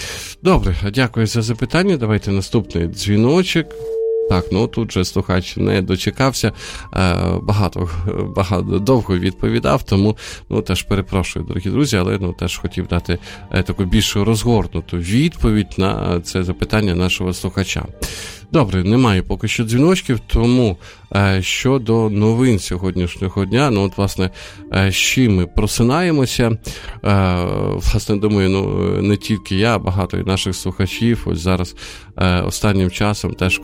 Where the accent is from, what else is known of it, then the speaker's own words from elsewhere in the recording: Sumy Oblast, Ukraine; Сумщина – це моя рідна область